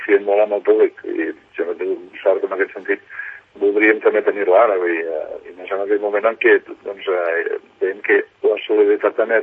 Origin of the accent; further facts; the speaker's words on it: Tremp, Catalonia, Spain; now in Sant Cugat, Spain; soc fill de Trem, tot i que fa molts anys que visc a Sant Cugat.